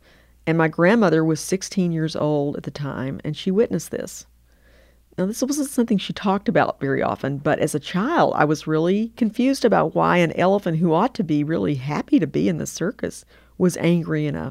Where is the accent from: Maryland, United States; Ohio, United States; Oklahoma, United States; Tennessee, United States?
Tennessee, United States; Kingsport; I grew up in Kingsport, Tennessee.